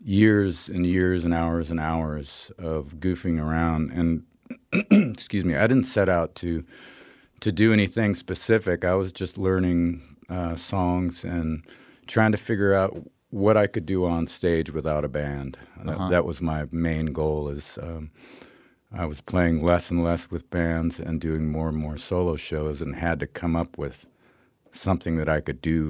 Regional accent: Great Falls, Montana, United States; When we moved from here to Montana, and I ended up really spending most of my time growing up in Great Falls.

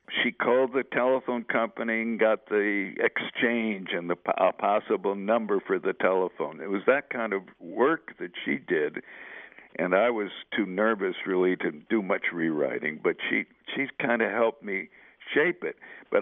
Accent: Buffalo, New York, United States; I, myself, when I grew up in Buffalo, we had to memorize poems all the time and recite them in class.

